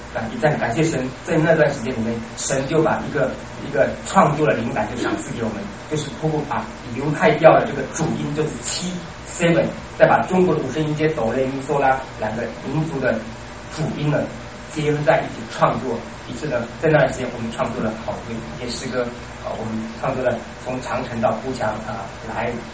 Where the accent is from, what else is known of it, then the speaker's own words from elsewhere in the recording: Taiwan; 兴起我们台湾人、中国人、华人